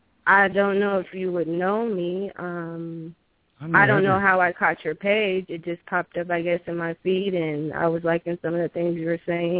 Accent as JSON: {"language": "English", "town": "Omaha", "region": "Nebraska", "country": "United States", "lives_now": "Hastings, United States", "said": "So, I'm originally from Omaha."}